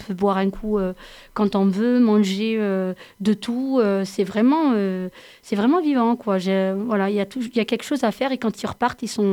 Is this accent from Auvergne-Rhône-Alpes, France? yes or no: yes; Grenoble, Auvergne-Rhône-Alpes, France; moi je suis originaire de Grenoble